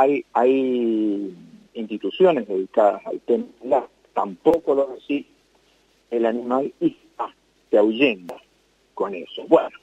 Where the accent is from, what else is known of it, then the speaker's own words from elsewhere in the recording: Mendoza, Argentina; somos mendocinos y sabemos muy bien lo que pasa aquí en Mendoza